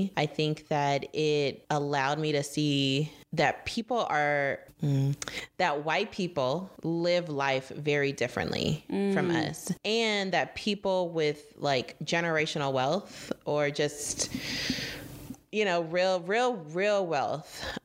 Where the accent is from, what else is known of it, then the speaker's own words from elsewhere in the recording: Los Angeles, California, United States; I am born and raised in Los Angeles. Grew up with my grandparents.